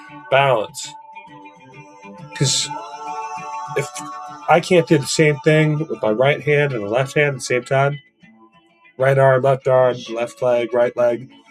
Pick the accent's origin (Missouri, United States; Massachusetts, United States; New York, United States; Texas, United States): Massachusetts, United States; And I'm sharp. I'm from Massachusetts.